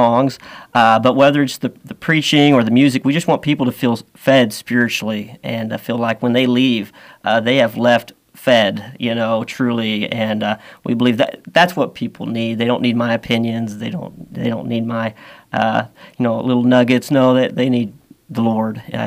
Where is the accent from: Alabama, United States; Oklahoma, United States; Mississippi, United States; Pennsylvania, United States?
Oklahoma, United States; Ponca City; I'm originally from Ponca City, Oklahoma, and you have to really go there on purpose to get there. But I was raised there, raised in a Christian home, called into ministry at age 11.